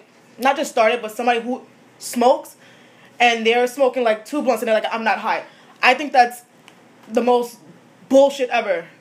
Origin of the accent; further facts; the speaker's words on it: New York, United States; See, I'm from New York.